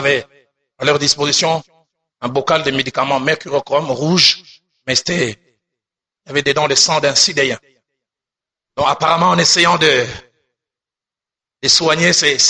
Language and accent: French; Bandal, Kinshasa, DR Congo; Là où j'ai grandi à Bandal, à une certaine époque, il y a eu une invasion des gros cancres.